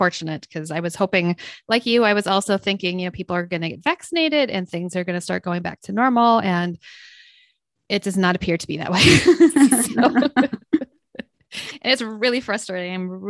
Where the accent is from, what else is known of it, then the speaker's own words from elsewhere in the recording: Minnesota, United States; And I mentioned I'm from Minnesota, like north central Minnesota.